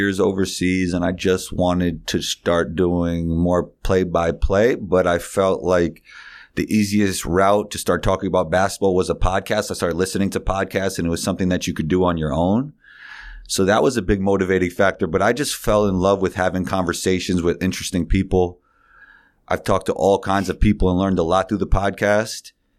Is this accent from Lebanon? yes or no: no; New York City, New York, United States; And yeah, growing up in New York City was more about even the summers than the school year, right?